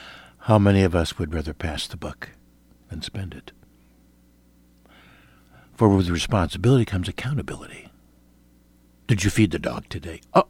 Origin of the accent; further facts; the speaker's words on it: Brooklyn, New York, United States; I was born in New York, lived in Brooklyn my first 9 years.